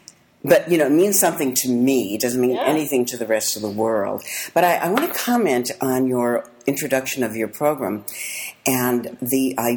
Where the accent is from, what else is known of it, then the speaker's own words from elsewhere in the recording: Milwaukee, Wisconsin, United States; I grew up in Milwaukee, that's in Wisconsin.